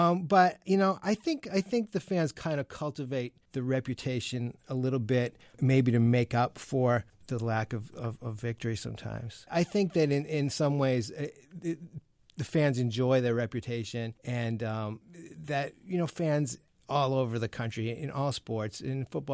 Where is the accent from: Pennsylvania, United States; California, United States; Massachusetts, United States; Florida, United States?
Massachusetts, United States; Boston; And, I grew up in around Boston, and I will tell you that there are some tough guys.